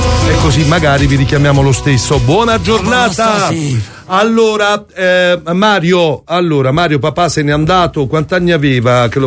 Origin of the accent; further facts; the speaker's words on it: Afragola, Campania, Italy; io sono di Fragola, tenimo gli ettari